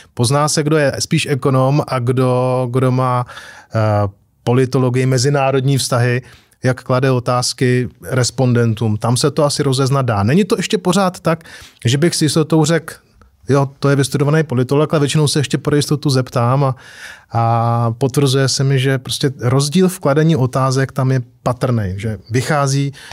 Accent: Prague, Czechia; já jsem rodilej Pražák, já jsem tady vyrůstal

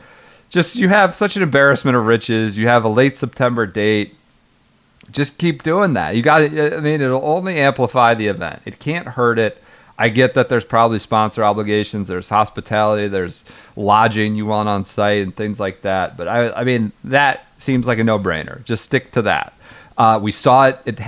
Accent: Midwest, United States; I'm a Midwesterner.

